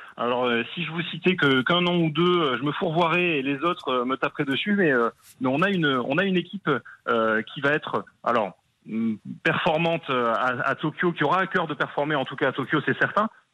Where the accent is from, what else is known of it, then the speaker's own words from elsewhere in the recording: France; on est français